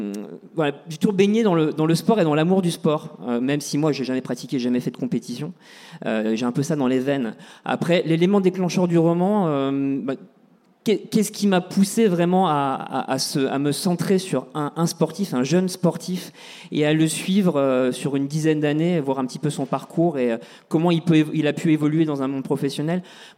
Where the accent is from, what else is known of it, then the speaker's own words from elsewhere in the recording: Grand Est, France; je suis originaire de Lorraine